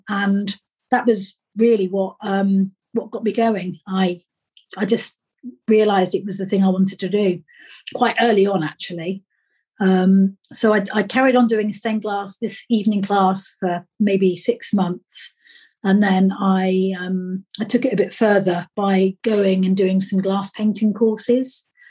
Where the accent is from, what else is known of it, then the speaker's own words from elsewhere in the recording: Ascot, South East England, United Kingdom; I come from Ascot in Berkshire, which is near London.